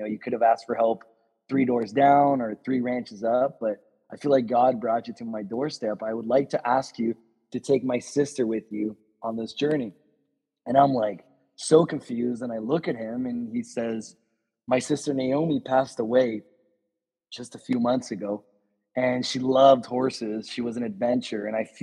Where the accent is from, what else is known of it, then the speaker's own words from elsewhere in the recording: Brazil; because you're also not from the U.S., but, you know, I'm from Brazil.